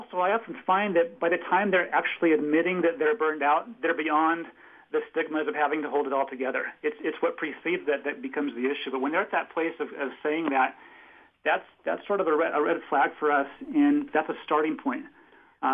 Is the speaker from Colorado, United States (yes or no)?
no; Long Beach, California, United States; I grew up in Southern California, in Long Beach. The salt water is close to my heart.